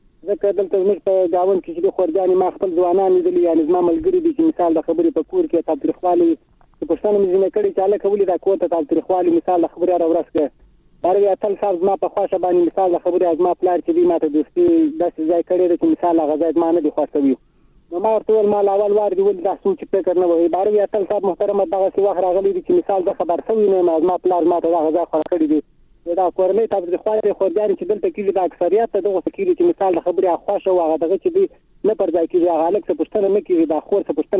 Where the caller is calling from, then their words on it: Helmand, Afghanistan; تاسو له حدا ته هلمند سره